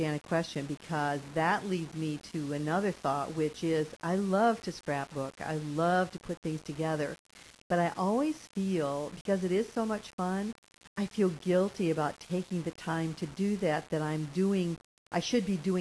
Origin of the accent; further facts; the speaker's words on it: Chicago, Illinois, United States; moved away as an adult; When my husband and I moved down here from Chicago, we came from the Chicago area originally